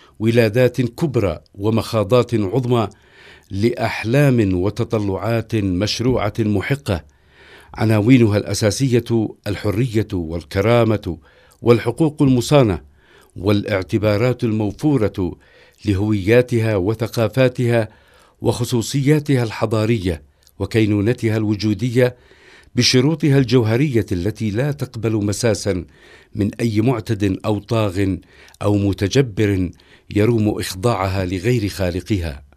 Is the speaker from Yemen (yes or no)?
yes; Yemen; ونحن كيمنيين لا نخرج على أبجديات ومطروحات هذا المنطق البديهي المنظور